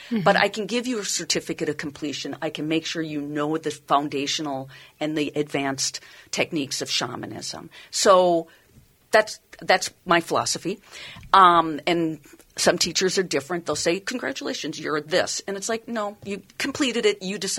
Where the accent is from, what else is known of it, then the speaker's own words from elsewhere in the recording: Minnesota, United States; I'm from Minnesota. I'm not starting anything in February.